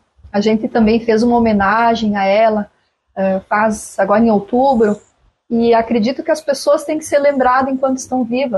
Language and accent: Portuguese; Jacuizinho, Rio Grande do Sul, Brazil; born there; eu não sou uma filha desta terra, de São Lourenço. Eu nasci em Jacuizinho